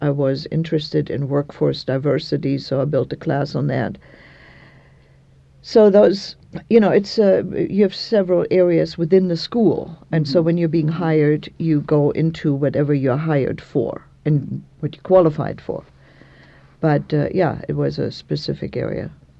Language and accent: English; Germany; English is a second language; I'm sorry, but I come from Germany and you don't call me by my first name.